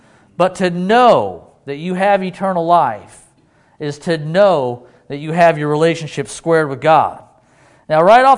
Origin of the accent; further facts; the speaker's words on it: Idaho, United States; I was born and raised in Idaho. I moved halfway across the country, and here I am.